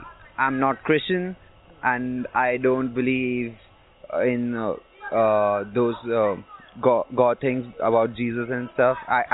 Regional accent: India; My parents are Hindus. I'm from India, so they believe in God, but it's Hinduism God.

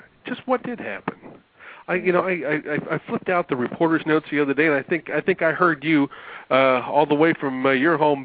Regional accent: Midwest, United States; You know, I'm sorry. I was raised in the Midwest.

